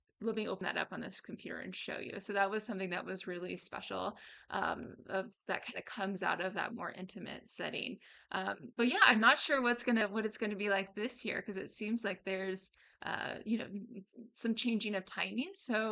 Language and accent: English; Texas, United States; I'm from Texas and grew up with a lot of heat, so the heat never bothers me.